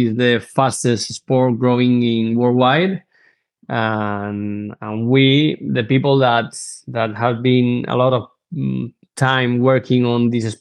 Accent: Madrid, Community of Madrid, Spain; English is a second language; I'm from Spain, from Madrid. I was born in 88 in Spain.

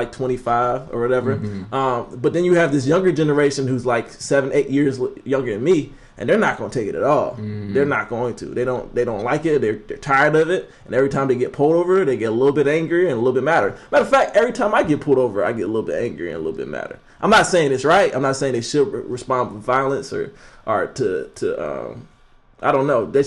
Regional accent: Florida, United States; I'm from the South, so it's a little different. I'm from, like, Northern Florida. If you don't know about Northern Florida, you might think, oh, Florida

